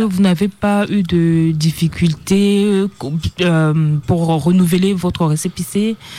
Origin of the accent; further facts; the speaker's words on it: Central African Republic; now in France; Oui, je viens de Centrafrique.